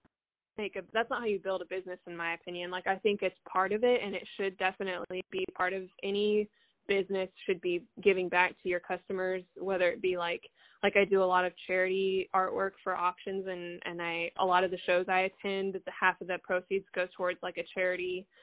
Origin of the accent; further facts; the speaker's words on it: California, United States; We always go to car shows. We were always like, growing up in California, we went out to Johnson Valley a lot and was around like the off-road scene.